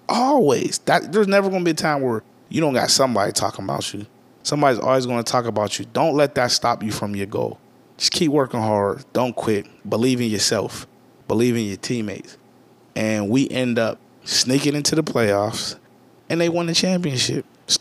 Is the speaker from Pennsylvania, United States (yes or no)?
yes; Homewood, Pennsylvania, United States; born or raised there; also born or lived in Wilkinsburg